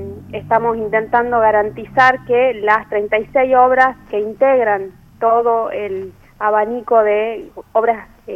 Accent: La Rioja, Argentina; Y como riojana y como también gestora cultural

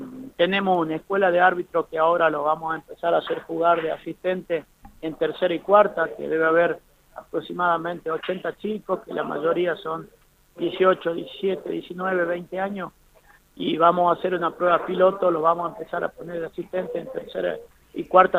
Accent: Argentina

